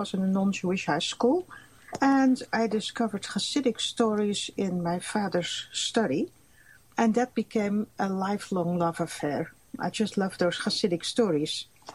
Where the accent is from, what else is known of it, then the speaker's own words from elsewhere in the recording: Amsterdam, North Holland, Netherlands; I'm originally from Amsterdam, from a post-Holocaust surviving family. My parents survived the Holocaust in Holland